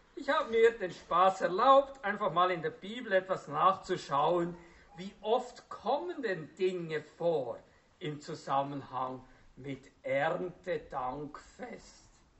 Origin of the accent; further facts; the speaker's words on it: Bern, Switzerland; Ich bin nämlich im Emmental aufgewachsen und mein Traum war, im Emmental Landwirt zu werden.